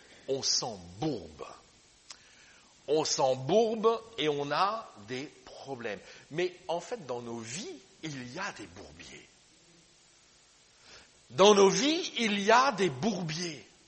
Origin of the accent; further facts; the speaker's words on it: Liège, Wallonia, Belgium; je repense à mon enfance, lorsque l'on a fait ce nœud autoroutier à Liège, parce que je suis liégeois